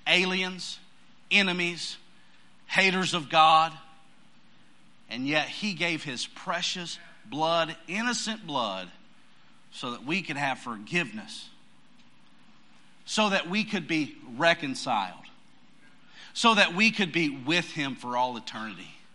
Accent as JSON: {"language": "English", "town": "Pensacola", "region": "Florida", "country": "United States", "said": "I'm from Pensacola. We like fish."}